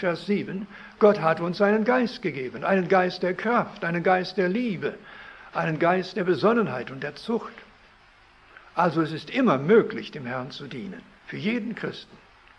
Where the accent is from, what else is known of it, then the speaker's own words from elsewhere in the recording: Canada; er wohnte in Kanada, wo ich aufgewachsen bin